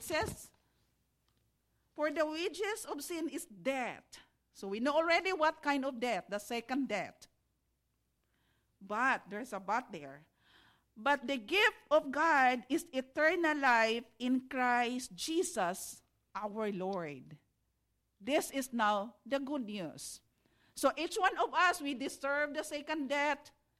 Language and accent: English; Philippines; now in United States; So maybe we are not in the Philippines. I grew up in the Philippines.